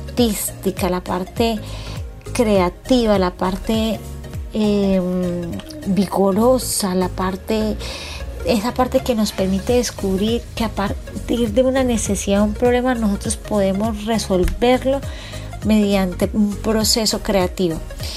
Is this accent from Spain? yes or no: no; Colombia; nosotros como colombianos a no dejarnos vencer por la adversidad